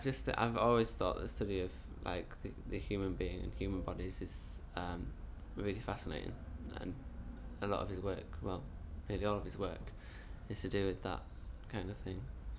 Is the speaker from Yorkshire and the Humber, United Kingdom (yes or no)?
yes; Robin Hood's Bay, Yorkshire and the Humber, United Kingdom; I'm 19 and I'm from Robin Hood's Bay near Whitby in North Yorkshire.